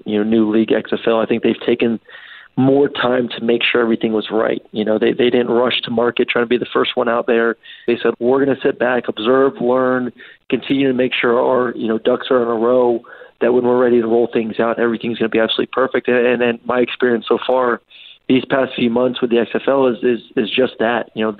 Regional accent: Tampa, Florida, United States; also born or lived in Georgia / Kansas City; Yeah, so I grew up here in Tampa and then had the fortunate ability to go on and play football at the University of Georgia.

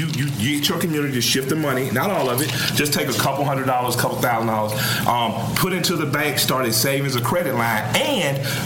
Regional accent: Atlanta, Georgia, United States; I'm from Atlanta, Georgia, right?

